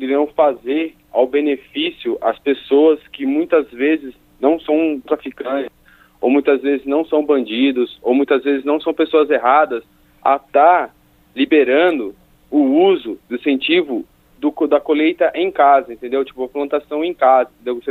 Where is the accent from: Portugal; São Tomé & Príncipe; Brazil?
Brazil; Sorocaba, São Paulo; sou de Sorocaba, interior de São Paulo.